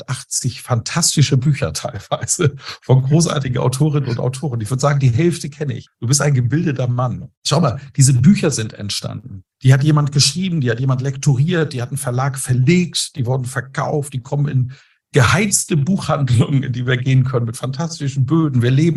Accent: Schleswig-Holstein, Germany; Wir kommen aus einem eher konservativen Haus. Mein Vater war Bauer, die hatten einen großen Bauernhof. Und wie alle Bauern in Schleswig-Holstein, wo ich groß geworden bin, war auch mein Vater eher mit rechts

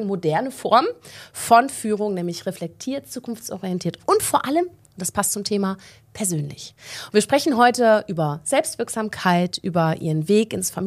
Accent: North Rhine-Westphalia, Germany; in meiner alten Heimat, dem Münsterland

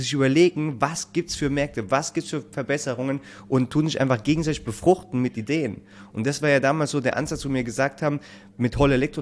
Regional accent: Rhineland-Palatinate, Germany; Freut mich, dass ich als Pfälzer hierher kommen darf in den hohen Norden. … Ich bin dynamische 34 Jahre jung.

